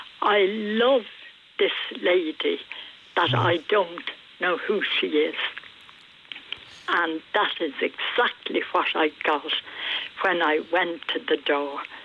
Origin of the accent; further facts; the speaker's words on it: Ireland; And the gentleman opened the door and I told him I was from Ireland and that I had found my mum here